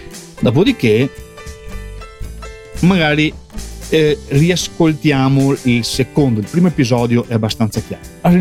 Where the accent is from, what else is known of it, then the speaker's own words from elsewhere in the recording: Veneto, Italy; accent: Venetian; siamo tutti e due veneti, se poi dall'accento non l'avete capito che sono veneto